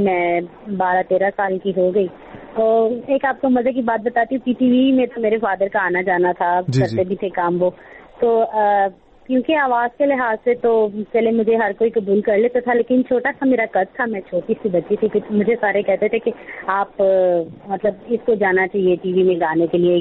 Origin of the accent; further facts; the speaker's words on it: Peshawar, Khyber Pakhtunkhwa, Pakistan; میں پشاور میں ہی پیدا ہوئی اور یہیں کی میں میرے ماما پاپا بھی یہیں کے ہیں اور ویسے ہم پنجابی ہیں سیالکوٹ سے ہمارا تعلق ہے لیکن دادا دادی یہاں آ گئے پھر میرے پاپا یہیں پیدا ہوئے پھر ہم یہیں پیدا ہوئے تو اب ہم پشاوری ہیں.